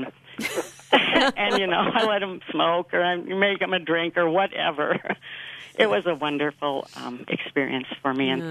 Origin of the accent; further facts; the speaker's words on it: Chatfield, Minnesota, United States; also born or lived in Twin Cities; I left my job in the Twin Cities, and I came back to my hometown, Chatfield. It's 18 miles south of Rochester.